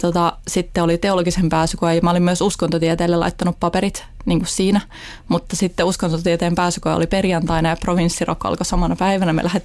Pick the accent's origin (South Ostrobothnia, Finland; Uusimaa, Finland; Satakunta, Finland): Uusimaa, Finland; Mä itse pääkaupunkiseudulta kotoisin, ja ei ole mitään semmoista kovin kristillistä taustaa